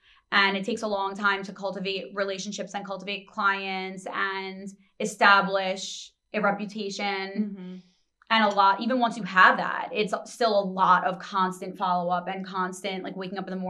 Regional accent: Brooklyn, New York, United States; but I was born and raised in Brooklyn. I moved to New York City when I attended college here a while back. I've been living in Manhattan now for 13 years, and my family's Italian

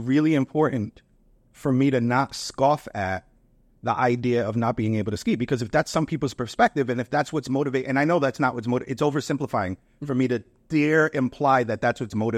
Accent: Providence, Rhode Island, United States; For me, as a kid, growing up in Providence, there was never tornadoes.

